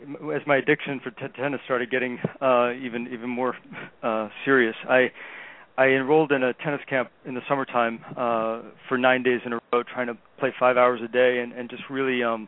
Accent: New Hampshire, United States; up in Vermont, not too far away from where I was growing up in New Hampshire.

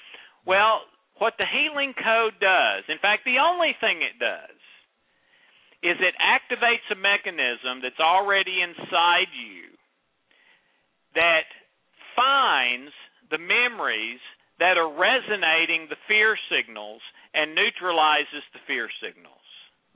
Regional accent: Nashville, Tennessee, United States; It was reprinted the next day in the Nashville, Tennessee, in my hometown paper.

